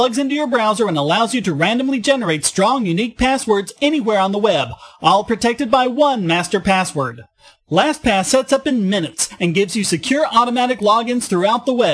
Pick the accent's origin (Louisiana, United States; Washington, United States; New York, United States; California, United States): New York, United States; It's that energy I felt when I was growing up in New York. I've been here my entire life